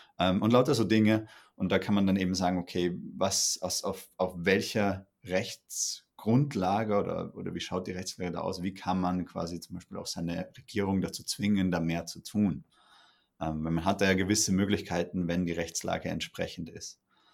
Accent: Austria; weil ich nicht in Deutschland aufgewachsen bin, ich bin Österreicher

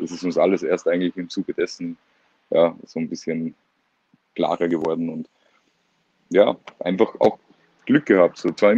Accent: Salzburg, Austria; born there; Ja, ich bin in Salzburg geboren, Musiker.

